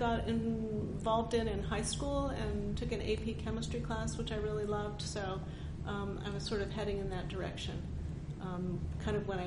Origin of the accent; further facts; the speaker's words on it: Los Angeles, California, United States; Oh, in the Valley. An original Valley girl.